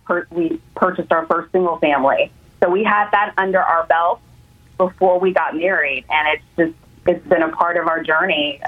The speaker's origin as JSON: {"language": "English", "town": "Dallas", "region": "Texas", "country": "United States", "tie": "born or raised there", "said": "Like we were saying earlier, we're both born and raised in the Dallas area."}